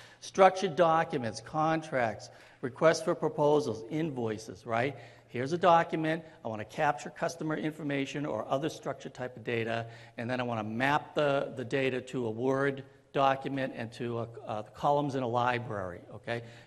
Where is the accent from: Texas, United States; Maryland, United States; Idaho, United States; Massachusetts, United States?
Massachusetts, United States; Boston; I'm from Boston, so I'll say that.